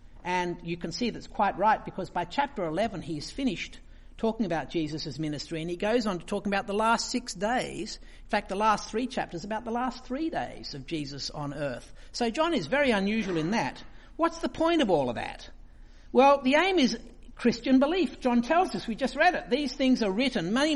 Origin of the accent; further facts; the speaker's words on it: Sydney, New South Wales, Australia; all my life growing up, I grew up in Sydney in a seminary